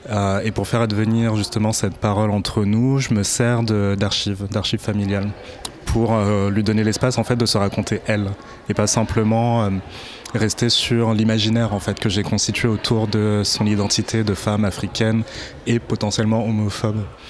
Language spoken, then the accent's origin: French; Hauts-de-France, France; c'est la première fois qu'ils sont montrés en Picardie. Et je suis Picard.